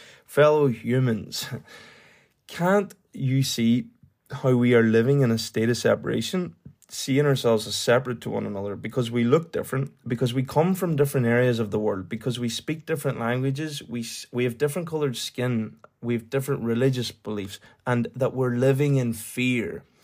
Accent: Ireland; because we are Irish born and raised, as if we own the area we are living

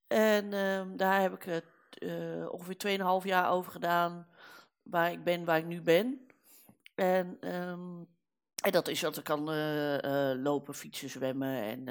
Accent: Rotterdam, South Holland, Netherlands; born there; now in Amsterdam, Netherlands; ik woon in Amsterdam. Maar ik ben in Rotterdam geboren.

